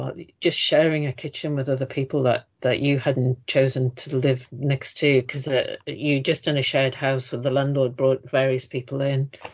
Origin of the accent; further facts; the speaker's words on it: the north of England, United Kingdom; I'm not from London. I'm from the North.